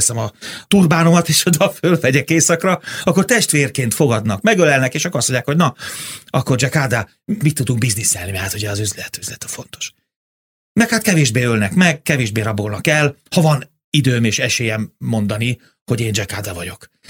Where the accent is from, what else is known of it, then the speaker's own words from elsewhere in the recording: Hungary; hát én Magyarországról jöttem